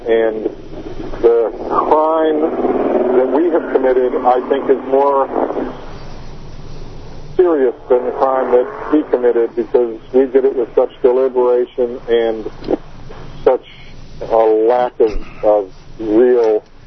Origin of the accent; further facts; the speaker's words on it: Washington, District of Columbia, United States; moved away as an adult; also born or lived in Ohio; I came down here from Ohio. I'm originally from Washington, D.C., did my graduate work at the University of Maryland.